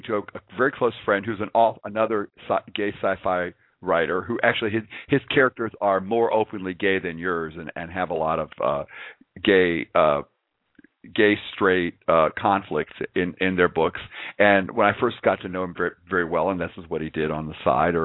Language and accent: English; Midwest, United States; I'm a Midwesterner, and so we had a lot of stuff.